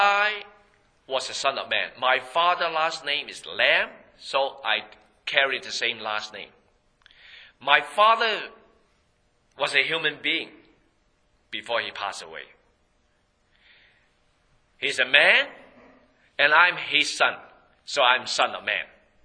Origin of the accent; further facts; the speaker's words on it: Hong Kong; born there; I was born in Hong Kong long time ago. And I still carry the birth certificate in Hong Kong.